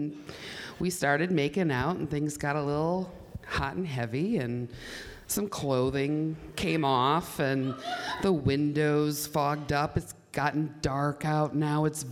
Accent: Milwaukee, Wisconsin, United States; So I grew up in Milwaukee. I grew up by the old county stadium. And that parking lot was a big part of my childhood and adolescence.

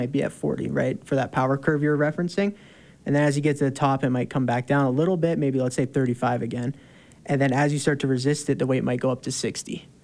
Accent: Canada; now in Utah, United States; So we're both from Canada.

